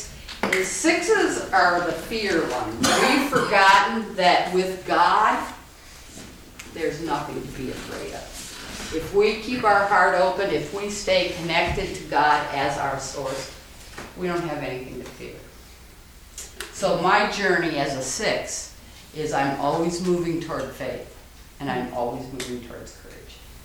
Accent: Des Moines, Iowa, United States; I'm from Des Moines, Iowa.

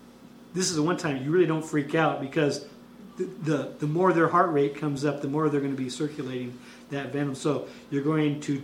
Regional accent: Wenatchee, Washington, United States; like I mentioned, I'm from Wenatchee. Over here in Eastern Washington.

